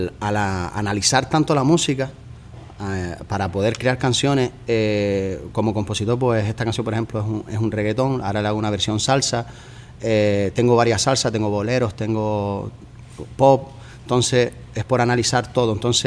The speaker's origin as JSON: {"language": "Spanish", "region": "Canary Islands", "country": "Spain", "said": "Lo que pasa es que somos canarios, somos así únicos"}